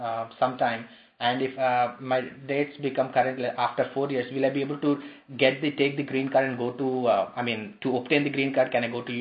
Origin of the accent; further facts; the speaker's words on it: India; English is a second language; moved away as an adult; now in United States; so I'm going back to my home country, which is India.